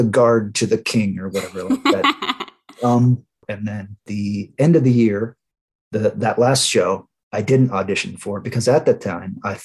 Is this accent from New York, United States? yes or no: no; Escondido, California, United States; moved away as an adult; I went to Escondido High School. Nice. I've lived in Escondido basically till my late 20s.